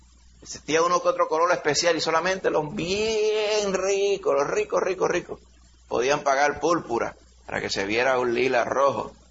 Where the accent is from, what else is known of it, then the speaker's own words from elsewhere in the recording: Puerto Rico; de chiquito, la gente aquí en Puerto Rico decía … ten cuidado